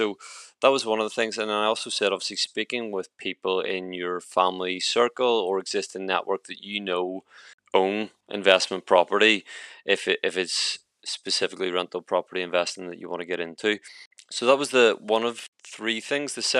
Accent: Northern Ireland, United Kingdom; Obviously, I'm from Northern Ireland, but I think a lot of this will resonate and be applicable in the whole of the UK.

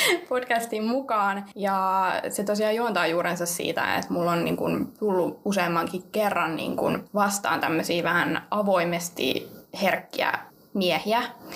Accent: Central Finland, Finland; now in Vantaa, Finland; Mä oon alun perin kotoisin tuolta Keski-Suomesta, mutta asunut sen jälkeen aika monessa eri paikassa ja tällä hetkellä pidän majaani täällä Vantaalla.

